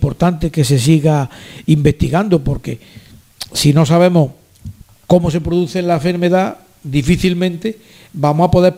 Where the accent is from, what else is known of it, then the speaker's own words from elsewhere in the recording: Andalusia, Spain; como andaluz, como una persona que ha participado en el diseño y en la realización de la estrategia Alzheimer de Andalucía